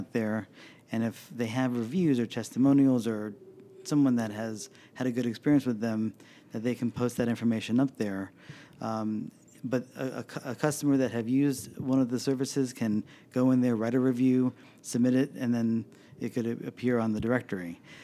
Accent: North Bergen, New Jersey, United States; also born or lived in Manhattan / South Orange; Oh, I grew up in... I was born in Manhattan, grew up in North Bergen, so northern New Jersey.

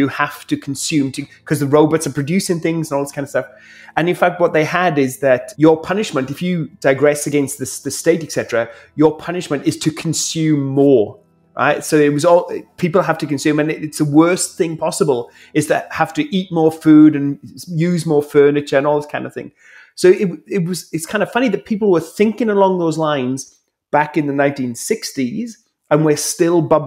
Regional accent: Wales, United Kingdom; so that was filmed in my home country of Wales

